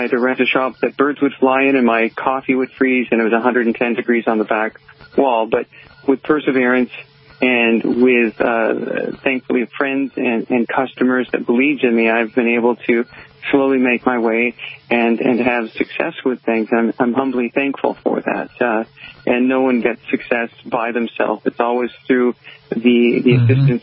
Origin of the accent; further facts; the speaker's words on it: Bellevue, Washington, United States; And I grew up in the Bellevue area, which is sort of affluent in the sense that there are many people that have collections and so forth.